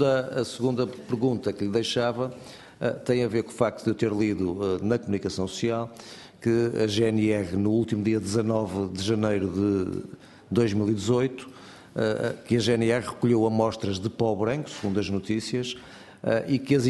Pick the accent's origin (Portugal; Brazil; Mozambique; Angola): Portugal; Porto, Norte; Peço desculpa, o Porto é a minha terra e eu foge-me.